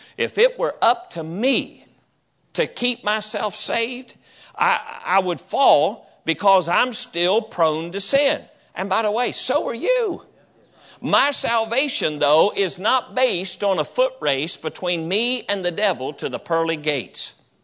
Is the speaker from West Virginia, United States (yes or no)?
yes; West Virginia, United States; I grew up down in West Virginia. That is the very heart of Arminian country.